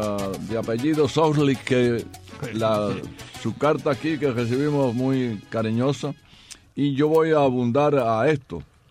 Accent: Cuba; moved away; nosotros los peloteros que salimos de Cuba.

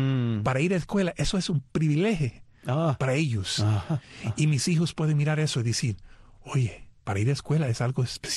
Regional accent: New York, United States; born there; Yo siempre pensaba que eso era manera de Nueva York, porque nosotros nacimos en Nueva York.

